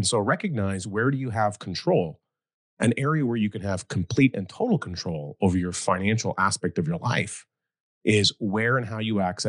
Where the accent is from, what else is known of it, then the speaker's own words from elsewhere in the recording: Western Canada, Canada; Like, I'm Canadian. I can only vote in Canada, unfortunately.